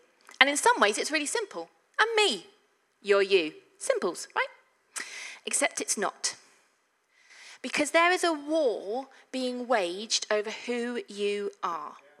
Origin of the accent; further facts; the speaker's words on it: England, United Kingdom; I'm English. I am a woman.